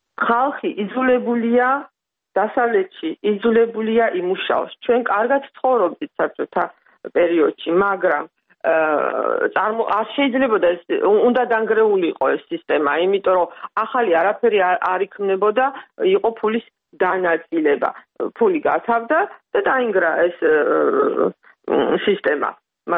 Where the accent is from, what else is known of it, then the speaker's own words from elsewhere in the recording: Tbilisi, Georgia; now in Germany; როდესაც მე თბილისიდან ჩამოვედი გერმანიაში, პირველი რაც მე შევამჩნიე, ეს არის სულის ღარიბობა.